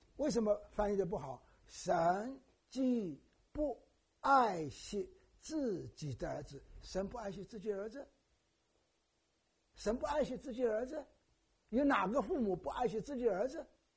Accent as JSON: {"language": "Chinese", "country": "China", "said": "我们中国人说平安就是什么，就是福"}